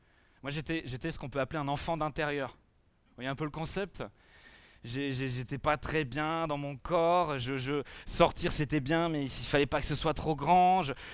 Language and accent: French; Normandy, France; Moi j'ai grandi en Normandie.